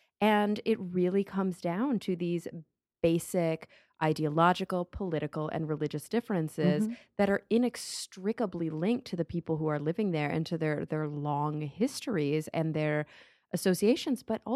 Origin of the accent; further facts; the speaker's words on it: Texas, United States; If I didn't have it, I might be a little bit more close-minded than, especially growing up in Texas. Gosh, what if I had never left Texas?